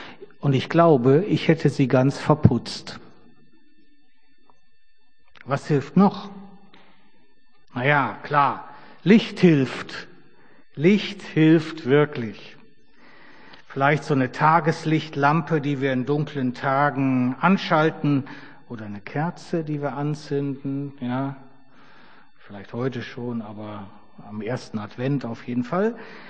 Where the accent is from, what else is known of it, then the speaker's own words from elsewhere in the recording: Rhineland, Germany; also born or lived in East Germany; Ich bin wirklich dankbar, als Rheinländer 13 Jahre in den neuen Bundesländern erlebt zu haben.